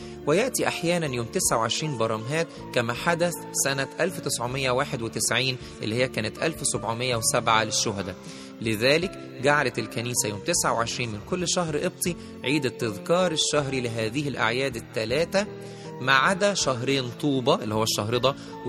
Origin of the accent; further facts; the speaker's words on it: Egypt; في 2 إبريل إحنا كمصريين بنعتز بظهورها في الزيتون سنة 68